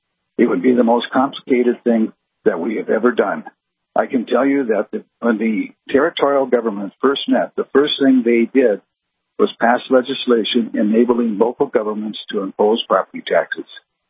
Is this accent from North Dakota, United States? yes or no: yes; Mandan, North Dakota, United States; I don't believe Mandan, my hometown, raises enough property tax to pay for police and fire department.